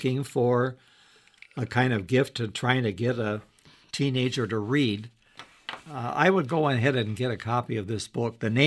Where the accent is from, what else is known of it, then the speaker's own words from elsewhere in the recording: Illinois, United States; the minute I say I'm from Illinois, and they say, "Well, where?" and I say near Chicago